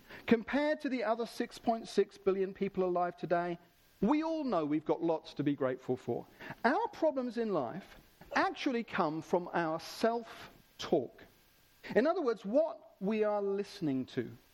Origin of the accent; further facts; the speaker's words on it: United Kingdom; So we kind of, because we're British, we do it kind of in our brains.